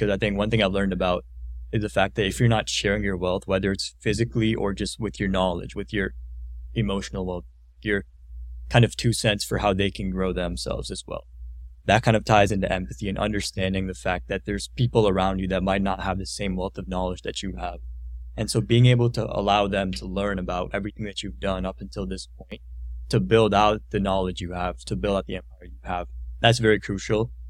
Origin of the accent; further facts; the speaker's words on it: California, United States; And I grew up in California, right?